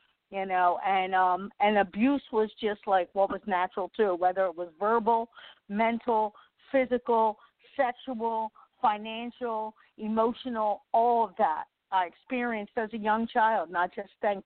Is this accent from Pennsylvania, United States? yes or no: yes; Philadelphia, Pennsylvania, United States; I'm born and raised in Philadelphia. I was born addicted to heroin.